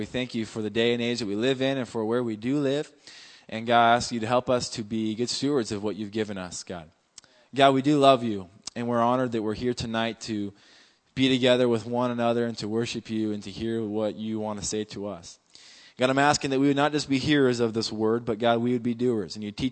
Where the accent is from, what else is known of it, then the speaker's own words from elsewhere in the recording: Willow, Alaska, United States; now in Anchorage, United States; I grew up in Willow. Way out in Willow. But now I'm in Anchorage. No, I really did. I grew up in Willow, and I grew up smoking pot, drinking.